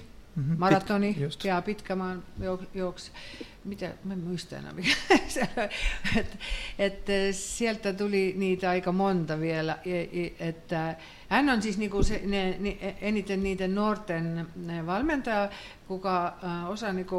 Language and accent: Finnish; Estonia; Finnish is a second language; Ja 4. ohjelma on Ampumahiihto, se on nousemassa meillä Virossa nyt